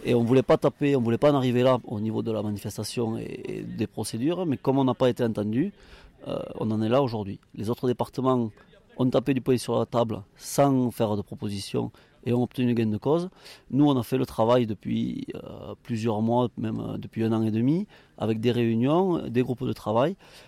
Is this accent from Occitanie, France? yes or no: yes; Barran, Occitanie, France; De Baran, une petite commune à 15 km d'ici.